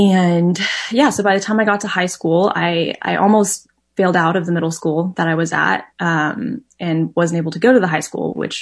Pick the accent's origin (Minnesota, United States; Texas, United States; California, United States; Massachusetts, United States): Texas, United States; Houston; I'm from Houston. That's where I was born, where I grew up, spent my whole life in the same house.